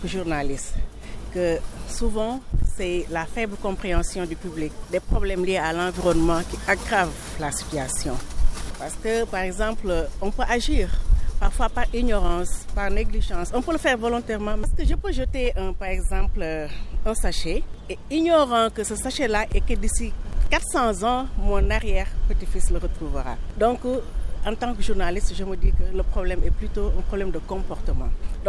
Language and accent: French; Senegal; du Sénégal